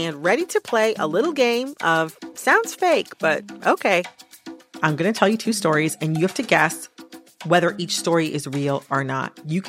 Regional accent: Detroit, Michigan, United States; also born or lived in Washington, United States; I lived in Washington, D.C. and I survived. You're right about that. That part is true. I'm from the Detroit area.

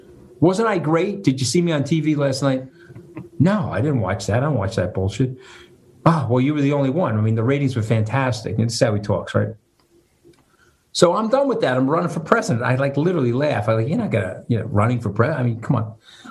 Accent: New York, United States; I had a root for the Yankees because I'm a New Yorker.

